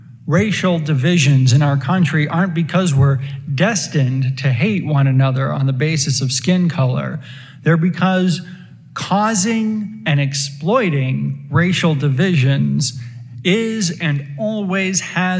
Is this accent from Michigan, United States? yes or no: no; Maine, United States; I remember as a teenager growing up in Central Maine in the 90s, attending church alongside a longtime local LGBT activist